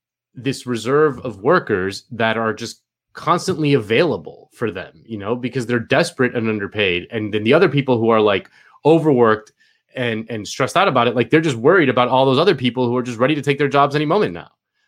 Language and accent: English; Spain; Something that I grew up in Spain, and in Spain, people just have like a different priority set